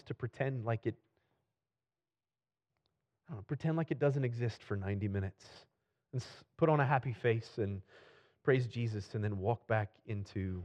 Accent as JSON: {"language": "English", "region": "Midwest", "country": "United States", "tie": "born or raised there", "said": "I grew up playing basketball in the Midwest, and so it's always kind of struck a chord with me."}